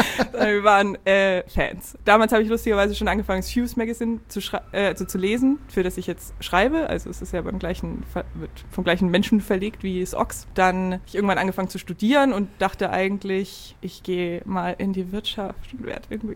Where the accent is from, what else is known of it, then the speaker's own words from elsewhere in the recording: Bavaria, Germany; now in Hamburg, Germany; Nee, ich komme aus Franken, Oberfranken.